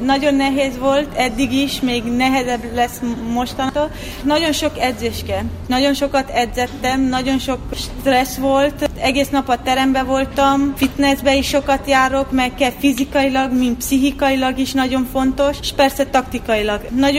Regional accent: Târgu Mureș, Mureș County, Romania; Marosvásárhelyen születtem, és Marosvásárhely mindig mellettem volt, mert soha nem fogom elfelejteni, honnan indultam el, és hol kezdtem el az én karrieremet.

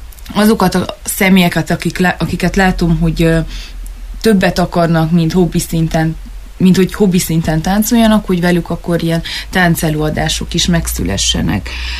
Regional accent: Târgu Mureș, Mureș County, Romania; én legalábbis, mint marosvásárhelyi lakós, hogy milyen oktatásban volt részem gyerekkorban

